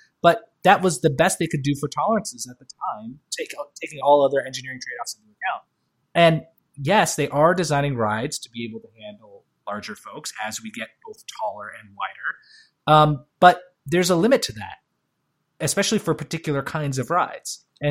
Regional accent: Michigan, United States; I retained this one of growing up in Michigan and being only a few hours away from America's roller coaster, to your point. And I grew up on these rides, right?

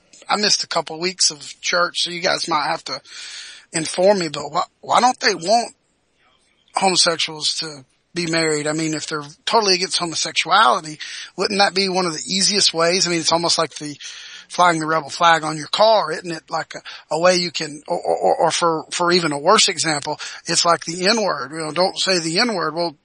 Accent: Deep South, United States; born there; I was born in the Deep South, and my grandfather and father grew up

